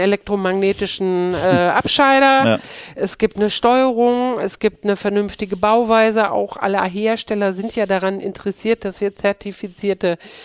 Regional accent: North Rhine-Westphalia, Germany; ich komme ja aus dem Pott und bin eigentlich am Stahlwerk groß geworden

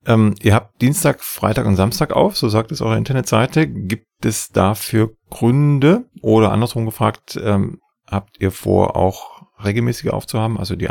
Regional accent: Freiberg, Saxony, Germany; Meine Heimatstadt, ja.

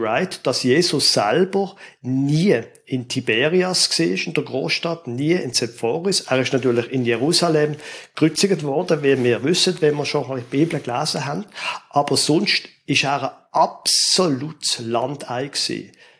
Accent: Basel, Basel-Stadt, Switzerland; now in Schaffhausen, Switzerland; Ich bin in Basel aufgewachsen und seit etwa 23 Jahren, 24 Jahren wohnen wir im Klecki, im Kanton Schaffhausen, auf dem Land. Also das heisst, vor der Stadt, aufs Land

